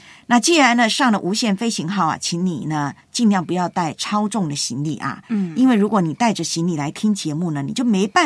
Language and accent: Chinese; Taiwan; 我每次呢要离开我的老家台湾的时候呢，